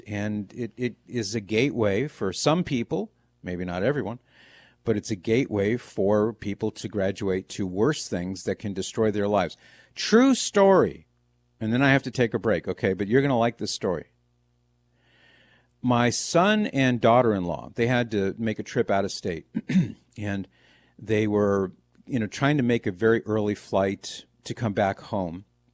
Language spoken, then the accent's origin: English; Ohio, United States; This happens a lot in Ohio, my home state.